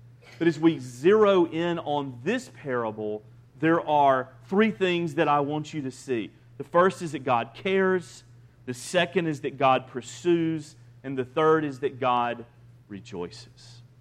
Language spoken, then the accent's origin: English; Alabama, United States; Now, I grew up in Alabama, and I think many of you grew up in the South, and we live in the South.